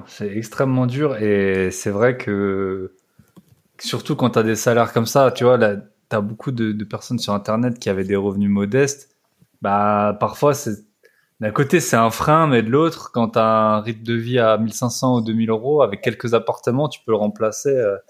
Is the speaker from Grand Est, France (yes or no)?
yes; Grand Est, France; Moi, je connais, vu que je suis alsacien, je connais bien les pays suisses.